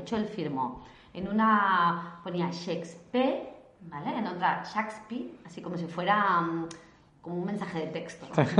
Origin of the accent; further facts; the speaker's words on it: Catalonia, Spain; como buenos catalanes que celebramos